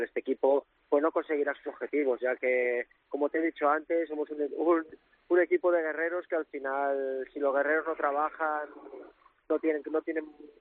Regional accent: Salamanca, Castile and León, Spain; yo soy de Salamanca, la cercanía con Madrid es fenomenal para que mi gente pueda acudir a verme

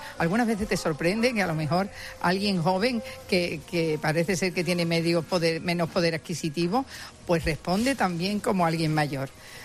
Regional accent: Huelva, Andalusia, Spain; A mí eso me llena de orgullo porque yo soy de Huelva.

